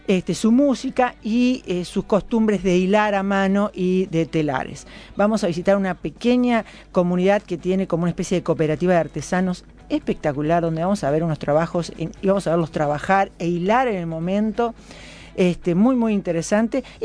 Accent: Uruguay; a nosotros como uruguayos, donde no tenemos esta cultura indígena tan próxima

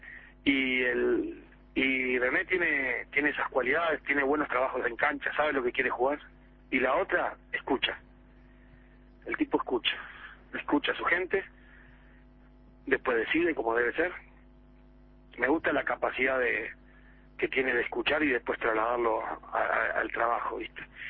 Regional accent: Uruguay; La otra, hey, yo soy uruguayo.

